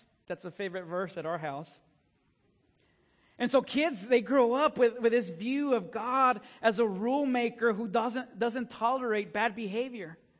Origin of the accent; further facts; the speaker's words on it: Texas, United States; If you're from West Texas, you know what they are, right? I grew up out in West Texas. We don't have trees.